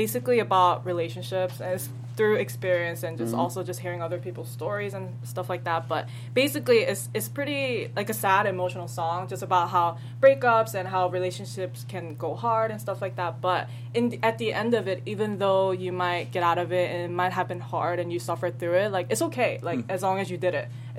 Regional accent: New Jersey, United States; it's not really my home because I grew up in Jersey

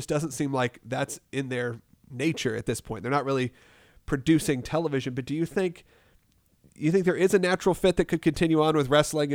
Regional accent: Atlanta, Georgia, United States; I'm from Atlanta. I was raised in Atlanta.

